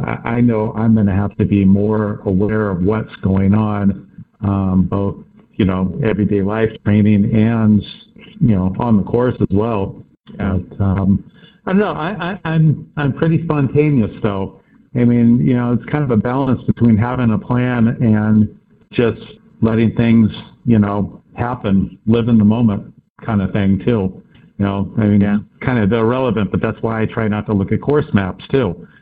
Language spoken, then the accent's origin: English; Santa Cruz, California, United States; I grew up in Santa Cruz, though, and Santa Cruz sits on the Monterey Canyon, which is one of the deepest inshore canyons in the world. The water in my hometown is colder than almost anywhere on the West Coast